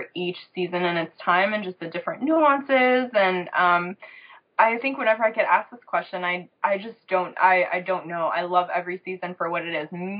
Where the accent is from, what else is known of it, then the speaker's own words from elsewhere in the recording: Chicago, Illinois, United States; So I came from, I was born in Chicago and lived there for 20 some years